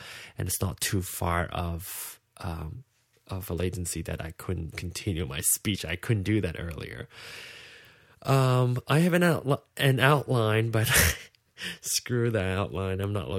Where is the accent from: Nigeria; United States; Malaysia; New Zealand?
Malaysia; I'm from Malaysia. I was born and raised in Malaysia, and grew up in an ethnically Chinese family. My grandparents are Chinese immigrants, moved to Malaysia